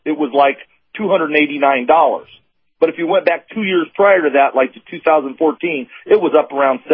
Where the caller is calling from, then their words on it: Lafayette, United States; from Lafayette.